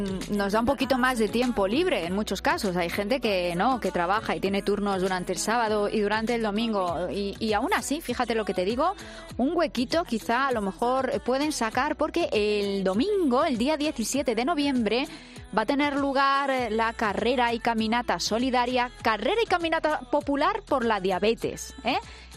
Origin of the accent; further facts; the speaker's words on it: Madrid, Community of Madrid, Spain; somos de Madrid